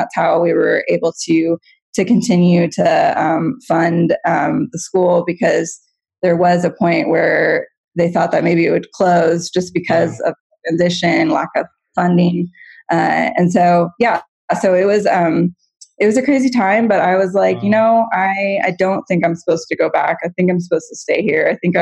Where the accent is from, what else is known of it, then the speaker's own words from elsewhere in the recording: Guatemala; moved away; growing up in Guatemala and mm-hmm. having spent, you know, my whole adult life here, really.